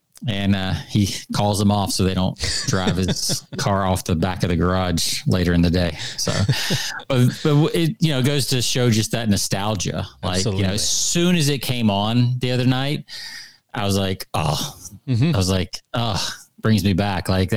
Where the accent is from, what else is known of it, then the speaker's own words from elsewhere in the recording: the South, United States; I mean, I'm from the South. You're from the South.